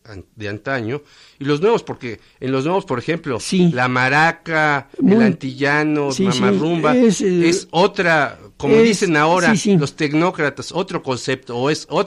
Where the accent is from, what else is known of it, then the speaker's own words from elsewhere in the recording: Mexico City, Mexico; born there; yo nací en la Colonia Guerrero